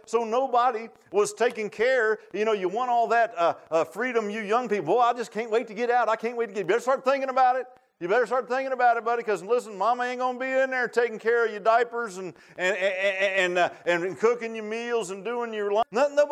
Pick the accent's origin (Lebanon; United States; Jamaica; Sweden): United States; Virginia Beach, Virginia; You know, I grew up in Virginia Beach. Everybody said, man, why do you want to leave Virginia Beach and come to the mountains?